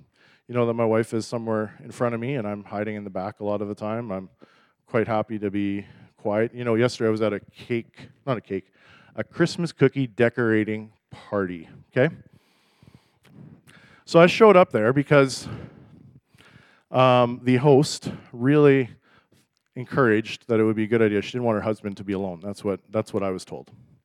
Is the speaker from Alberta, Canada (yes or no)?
no; Winkler, Manitoba, Canada; I grew up in Winkler, or south of Winkler, and lived in four countries and a few other things. So I'm definitely not a local.